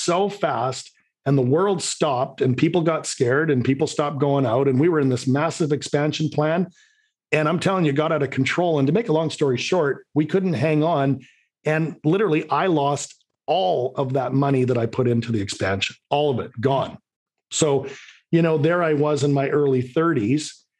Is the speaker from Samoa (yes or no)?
no; Vancouver, British Columbia, Canada; I'm from Vancouver, Canada.